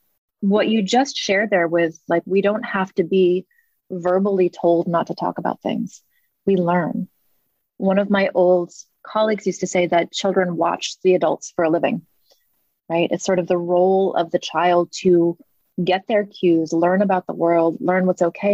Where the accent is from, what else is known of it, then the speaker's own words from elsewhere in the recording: New England, United States; I grew up in New England as well.